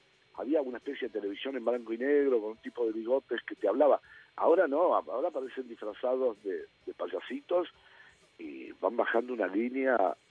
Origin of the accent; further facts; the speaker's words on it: Argentina; yo como argentino me daba siempre un poquito de tristeza compararme con el grupo de comediantes uruguayos